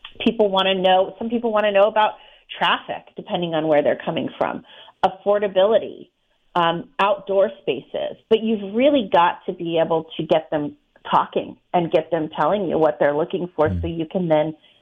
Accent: Tucson, Arizona, United States; also born or lived in Phoenix; I would tell people I moved from Phoenix, and I would get no reaction. And then I'd say, but I'm from Tucson, and I would get people lighting up all over the place

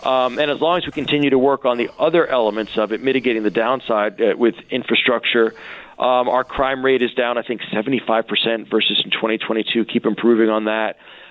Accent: New York, United States; when I grew up in New York, it was back in the Patrick Ewing era.

